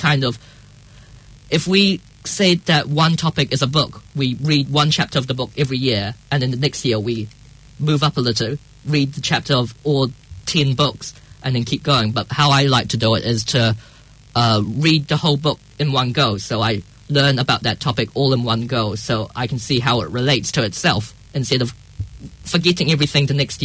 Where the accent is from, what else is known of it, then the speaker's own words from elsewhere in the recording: Australia; also born or lived in England; I was born in England, but I moved here when I was very young. My parents' kind of family were here, both my mum's side and my dad's side was in Australia.